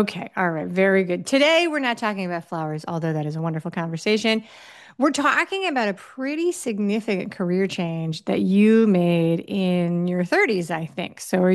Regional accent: New York, United States; I grew up in New York, so that's how I know the names of some of the towns.

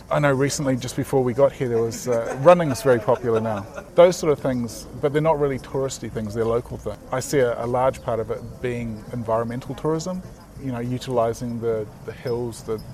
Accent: New Zealand; Being a Kiwi, we very much have our own way about us, which is quite hard to change. You know, I see that as introducing that Kiwiness to my family as well.

